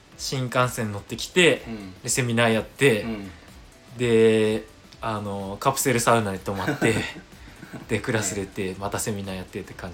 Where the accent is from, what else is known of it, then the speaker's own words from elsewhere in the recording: Yorii, Saitama, Japan; 出身は埼玉県の、うん、あの寄居町っていうなんかすごい田舎の